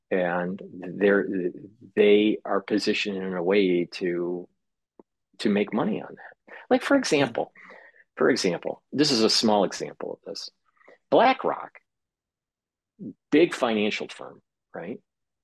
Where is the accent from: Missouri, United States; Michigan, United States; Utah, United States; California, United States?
Michigan, United States; moved away as an adult; now in New York, United States; I lived in Michigan, born and raised in Michigan, and then moved to New York in 2008.